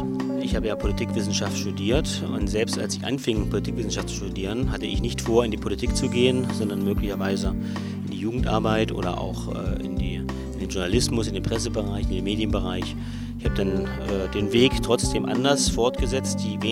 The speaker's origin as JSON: {"language": "German", "region": "Thuringia", "country": "Germany", "said": "ich komme aus dem Freistaat Thüringen."}